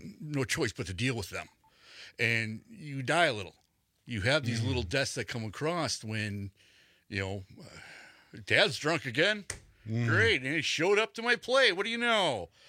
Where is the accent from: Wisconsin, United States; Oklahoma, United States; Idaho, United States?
Wisconsin, United States; Milwaukee; born or raised there